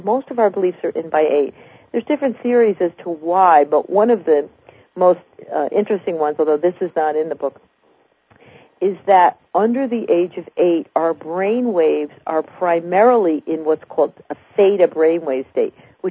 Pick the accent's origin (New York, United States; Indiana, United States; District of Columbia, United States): New York, United States; Albany; She's from New Jersey. I'm from Albany, New York.